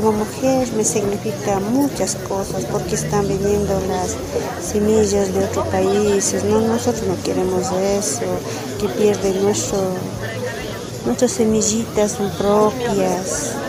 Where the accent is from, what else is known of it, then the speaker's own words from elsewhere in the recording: Colta, Chimborazo, Ecuador; Nosotros somos de Colta.